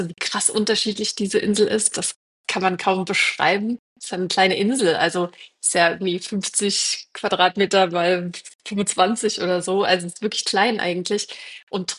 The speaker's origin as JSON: {"language": "German", "region": "California", "country": "United States", "tie": "born or raised there", "moved": "yes", "lives_now": "Germany", "said": "Und dadurch bin ich zwar in Deutschland geboren, aber in Kalifornien überwiegend aufgewachsen und dann aber zurück nach Deutschland, weil mein Herz einfach wirklich in Deutschland ist."}